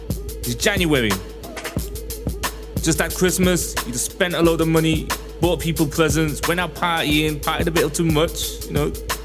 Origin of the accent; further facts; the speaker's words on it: Manchester, North West England, United Kingdom; an artist from Manchester, my hometown.